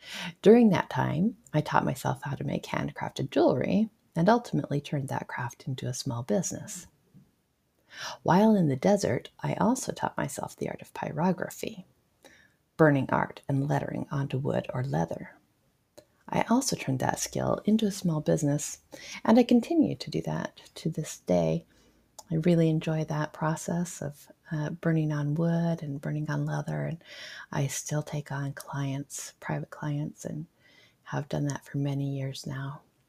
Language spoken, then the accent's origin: English; Salem, Oregon, United States; born there; I was born on January 24th, 1962, in Salem, Oregon.